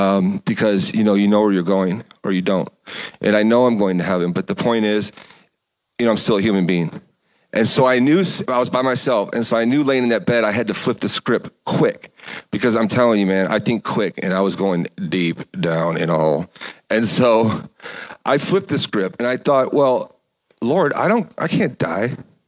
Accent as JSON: {"language": "English", "town": "Chicago", "region": "Illinois", "country": "United States", "said": "On our first date, we met halfway in Indiana, Elkhart, Indiana, because she's from here and I'm from Chicago."}